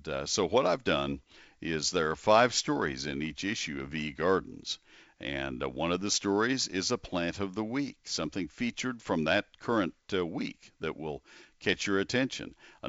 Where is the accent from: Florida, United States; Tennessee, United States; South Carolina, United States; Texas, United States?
Texas, United States; College Station; I grew up in College Station, and one of my friends, a man who was a year younger than I, our dads taught together